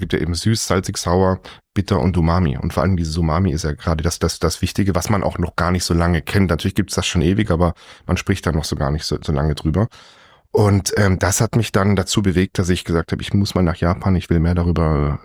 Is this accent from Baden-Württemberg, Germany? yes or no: yes; Singen, Baden-Württemberg, Germany; ich bin dann in Singen zur Schule gegangen, Singen am Hundwil.